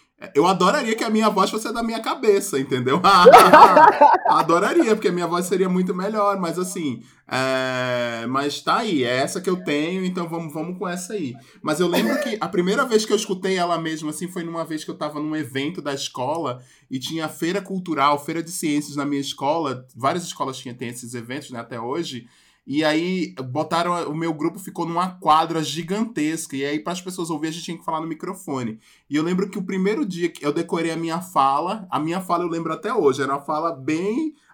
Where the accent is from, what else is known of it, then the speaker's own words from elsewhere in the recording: Pernambuco, Brazil; Mas eu sou de Pernambuco, então eu não fui pra túnel.